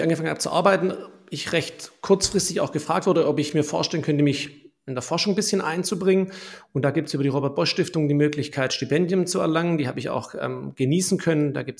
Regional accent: Baden-Württemberg, Germany; Also ich bin ein waschechter Schwabe und Schwaben gehen ja bekanntermaßen nicht so gern von zu Hause weg. Das heißt, in Tübingen studiert

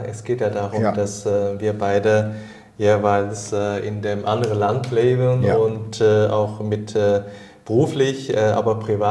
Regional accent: China; German is a second language; moved away as an adult; now in Germany; Und wie du weißt, ich bin in China aufgewachsen, habe in China meine Ausbildung gehabt, dann war später nach Deutschland gekommen

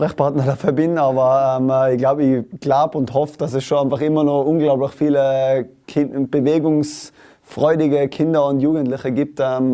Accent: Tyrol, Austria; in meinem Fall als Tiroler komme ich jetzt nicht so oft in den Osten nach Wien

